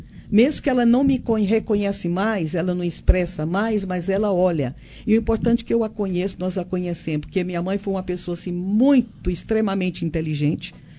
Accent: Goiás, Brazil; also born or lived in Minas Gerais; Sou mineira, mas cresci em Goiás.

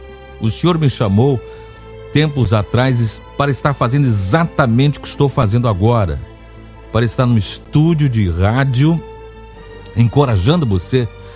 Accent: São Luís, Maranhão, Brazil; eu sou muito feliz de ter nascido em São Luís do Maranhão. Sou ludovicense com orgulho.

